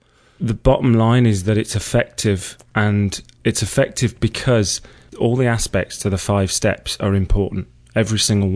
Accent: Solihull, West Midlands, United Kingdom; Okay, I'm from a town called Solihull in the West Midlands in England.

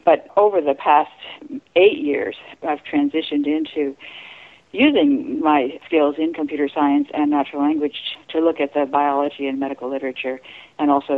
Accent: Connecticut, United States; So I grew up mainly in Connecticut, New England

